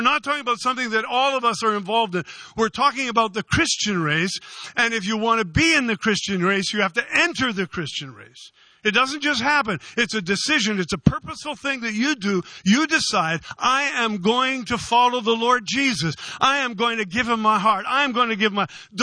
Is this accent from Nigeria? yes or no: no; Red Lake, Ontario, Canada; When I was a little boy growing up in Red Lake